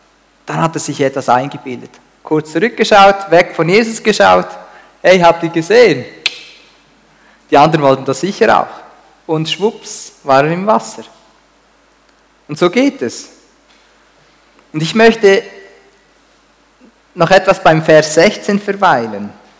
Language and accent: German; Olten, Solothurn, Switzerland; Ich bin in Olten aufgewachsen.